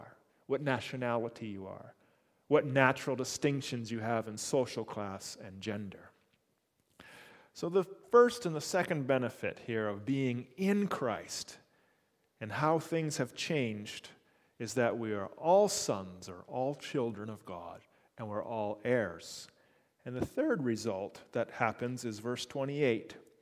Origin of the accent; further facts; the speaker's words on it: Canada; oh, this is my wife and we're from Canada